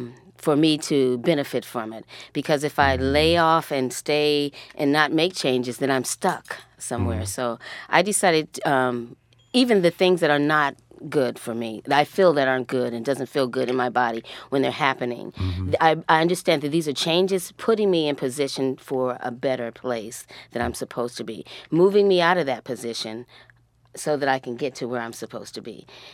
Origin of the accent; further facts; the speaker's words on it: Omaha, Nebraska, United States; I'm going back August 18th, the first time to perform in my hometown of Omaha, Nebraska.